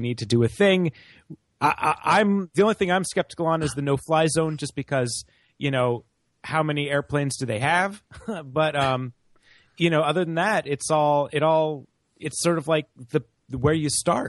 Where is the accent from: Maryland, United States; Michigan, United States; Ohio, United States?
Maryland, United States; Frederick; an independent from Frederick, Maryland.